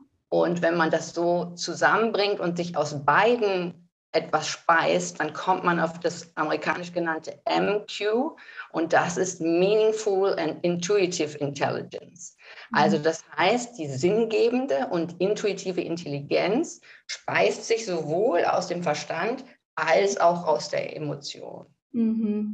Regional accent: Cologne, North Rhine-Westphalia, Germany; Ich komme ursprünglich aus Köln. Ich bin da am Rosenmontag geboren.

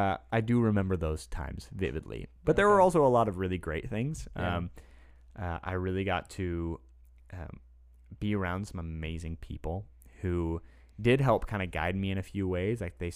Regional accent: Bartlesville, Oklahoma, United States; But then growing up in Bartlesville, I don't remember a whole lot because I really didn't do much.

